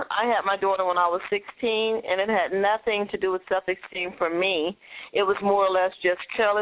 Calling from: Houston, Texas, United States; I'm calling from Houston

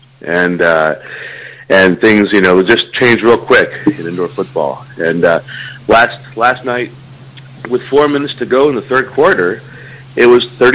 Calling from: Bloomington, Illinois, United States; calling from Bloomington.

